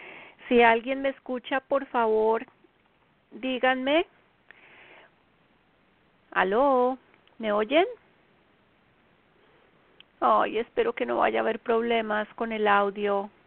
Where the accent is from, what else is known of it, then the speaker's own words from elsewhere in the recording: Colombia; now in United States; en la zona este de los Estados Unidos, desde donde transmito mi programa, son las 8 de la noche en mi tierra natal, Colombia.